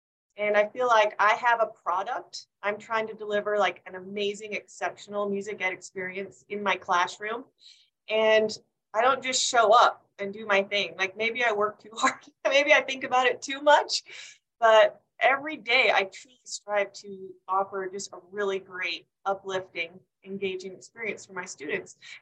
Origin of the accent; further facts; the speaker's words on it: Midland, Michigan, United States; I grew up mostly in Midland, Michigan, and I joined orchestra after I saw a recruiting show when I was in fourth grade.